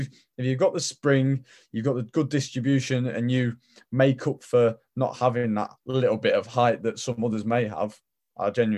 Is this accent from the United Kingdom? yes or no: yes; Lincoln, East Midlands, United Kingdom; because I'm from Lincoln, I am.